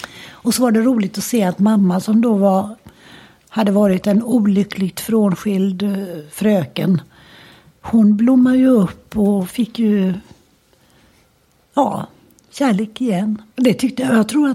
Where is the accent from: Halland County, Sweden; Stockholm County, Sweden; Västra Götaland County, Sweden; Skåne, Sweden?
Västra Götaland County, Sweden; Gothenburg; Och där växte vi upp och bodde i många, alla år. Och idag är den till och med... Det var sånt där radhus, gammalmodigt träradhus. Boråsvägen ut hette det väl på den tiden. Precis i ytterkanten av Örgryte.